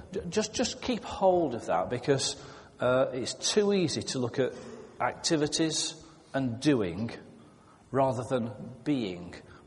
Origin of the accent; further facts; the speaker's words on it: Sheffield, Yorkshire and the Humber, United Kingdom; I'm a Yorkshire lad from Sheffield.